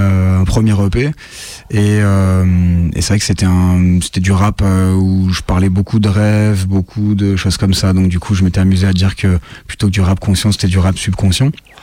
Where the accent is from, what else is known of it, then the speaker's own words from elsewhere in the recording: Lyon, Auvergne-Rhône-Alpes, France; je suis un rappeur, je suis de Lyon.